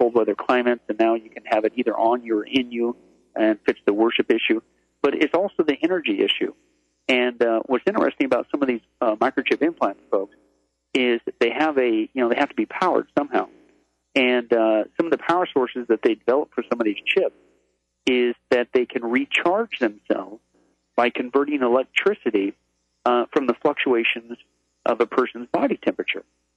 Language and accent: English; Midwest, United States; like I grew up in the Midwest and always had all these home remedies